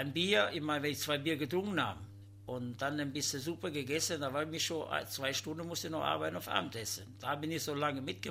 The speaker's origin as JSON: {"language": "German", "country": "Italy", "lives_now": "Germany", "said": "ich habe meine Enkelkinder hier und ich will nicht zurückgehen nach Italien, weil ich habe meine Rente hier"}